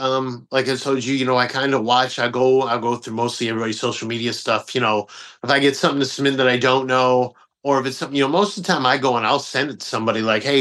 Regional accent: Detroit, Michigan, United States; cause I'm originally from Detroit, man. So when I go back home, you know, I go up there

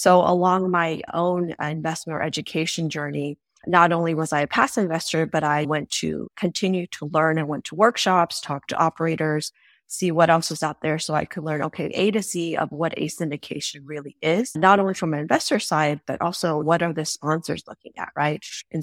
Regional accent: Dallas, Texas, United States; I'm from Dallas, so it was a multifamily property in Dallas.

